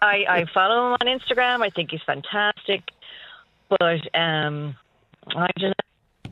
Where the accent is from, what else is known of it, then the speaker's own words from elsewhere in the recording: Blackrock, Leinster, Ireland; moved away; Well, I'm from Blackrock originally, and it's just something I do on a Sunday, just connects me to home.